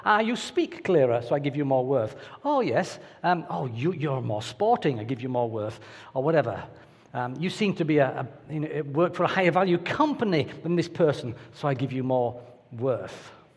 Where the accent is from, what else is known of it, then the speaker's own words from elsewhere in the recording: United Kingdom; too many of us, maybe because we're British